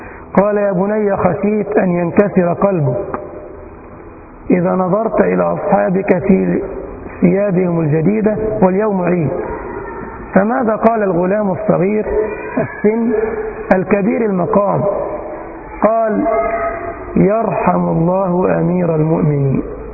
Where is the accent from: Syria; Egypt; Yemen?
Egypt; زي يقولوا عندنا في مصر: فلان ده ما بينزل ليش من زور.